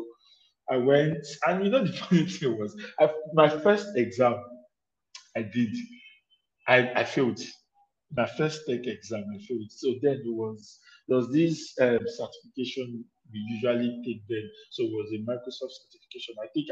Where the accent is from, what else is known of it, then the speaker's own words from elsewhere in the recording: Yaba, Lagos, Nigeria; I grew up in Yaba. And Yaba, as you know, was the center of tech, as at the time where tech became a big thing in Nigeria, in Lagos, basically.